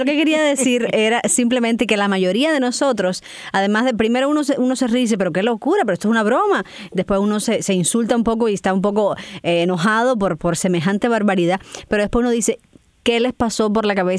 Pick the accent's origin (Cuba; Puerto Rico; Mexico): Cuba; como cubano, como persona que ha vivido en Cuba